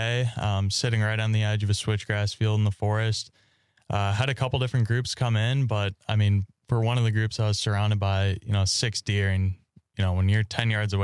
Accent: Cedarburg, Wisconsin, United States; I grew up in Cedarburg, Wisconsin, 30 minutes north of Milwaukee. Been fishing since I was 14.

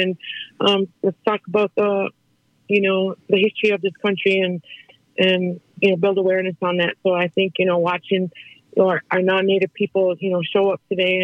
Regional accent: Leech Lake, Minnesota, United States; I'm from Leech Lake. I work for Minnesota 350.

